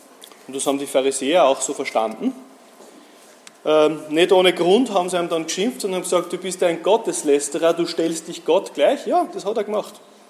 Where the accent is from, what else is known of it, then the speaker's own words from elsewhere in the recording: Austria; also bei uns in Österreich